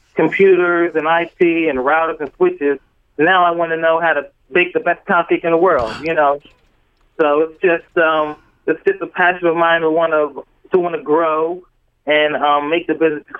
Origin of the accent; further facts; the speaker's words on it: Williamstown, New Jersey, United States; also born or lived in Camden; Okay, well, I'm from Williamstown.